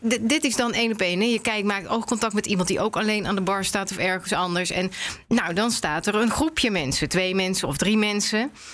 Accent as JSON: {"language": "Dutch", "region": "North Brabant", "country": "Netherlands", "said": "In dat geval, nou kom ik ook nog uit Brabant."}